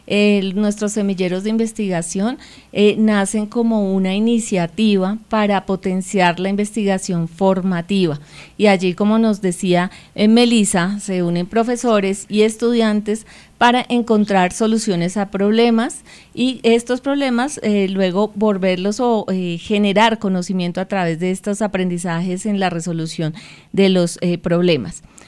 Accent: Colombia; Eso nos hace sentir orgullosas como mujeres colombianas

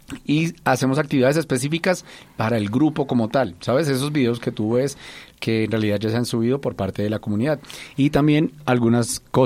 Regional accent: Boyacá, Colombia; Una cosa que yo no les he contado es que yo soy de Boyacá, y a mí no me gusta decir que yo soy de Boyacá.

